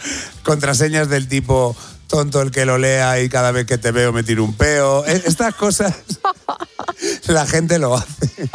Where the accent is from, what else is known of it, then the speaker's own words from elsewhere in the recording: Salamanca, Castile and León, Spain; Yo soy como soy de Salamanca, pues soy como un cerdo, ¿no?